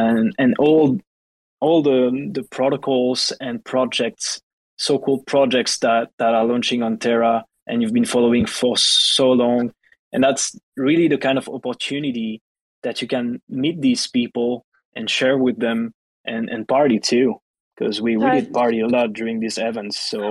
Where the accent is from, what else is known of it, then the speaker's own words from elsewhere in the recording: southwest France, France; English is a second language; So I'm originally from Southwest France, and I've been a couple of times in the UK